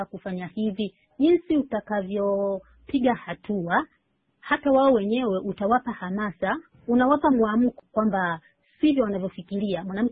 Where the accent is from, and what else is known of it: Tanzania